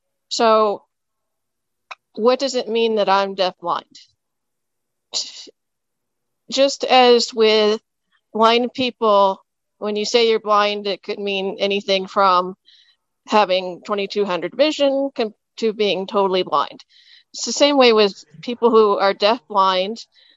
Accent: Colorado, United States; I am from Colorado, and I live with multiple disabilities. I am deafblind and also live with a number of chronic illnesses

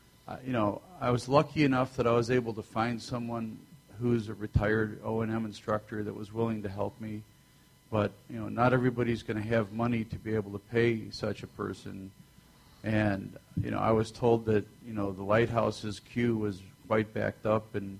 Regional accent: Tinley Park, Illinois, United States; I'm from Tinley Park.

